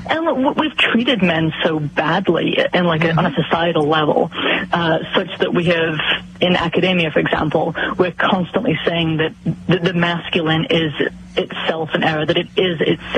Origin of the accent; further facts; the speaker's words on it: England, United Kingdom; now in United States; I grew up in England